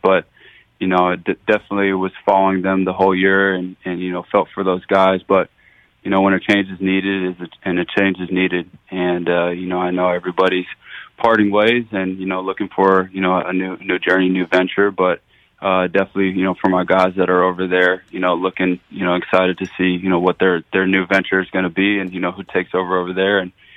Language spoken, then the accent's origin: English; Arizona, United States; bringing me to Arizona, got to play for my hometown team.